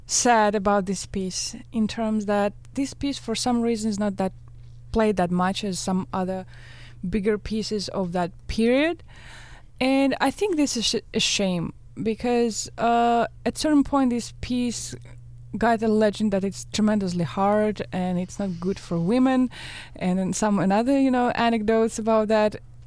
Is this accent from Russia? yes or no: yes; Izhevsk, Udmurt Republic, Russia; It's called Ijevsk.